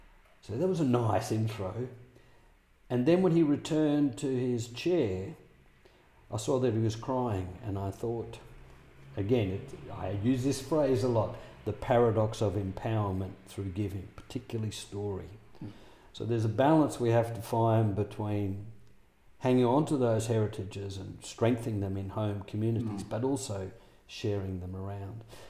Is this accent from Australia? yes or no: yes; Albany, Western Australia, Australia; Albany's my hometown, east of Albany's ancestral country, so a lot of South Coast stuff.